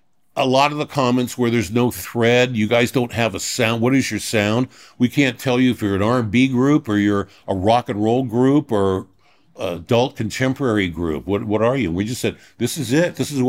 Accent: Reseda, California, United States; I grew up in Reseda until I was five.

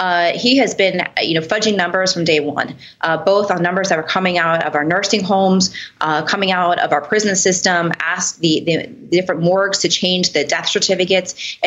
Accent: Miami, Florida, United States; look what is happening in Miami-Dade County, which is my hometown.

